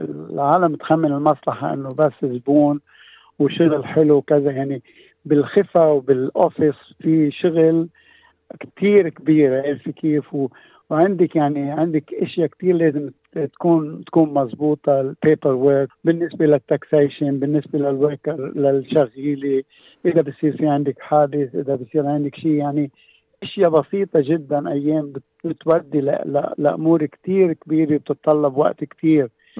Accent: Jdeidet Marjayoun, Nabatieh Governorate, Lebanon; moved away as an adult; now in Australia; أنا من لبنان، من منطقة الجنوب، من بلد اسمها جديدة مرجعيون. جيت على أستراليا سنة 1977.

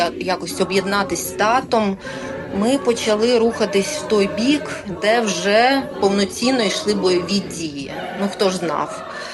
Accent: Kyiv, Ukraine; moved away as an adult; now in Australia; Я киянка. Народилась і все життя прожила в Києві. В Австралію я приїхала в квітні 22-го року

